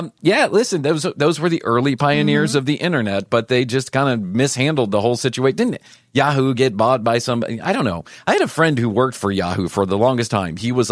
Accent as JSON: {"language": "English", "town": "Chicago", "region": "Illinois", "country": "United States", "said": "And we're from Chicago."}